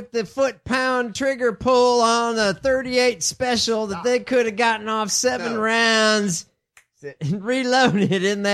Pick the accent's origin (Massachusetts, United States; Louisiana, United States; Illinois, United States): Illinois, United States; Chicago; At Aviary, a cocktail bar in Chicago. So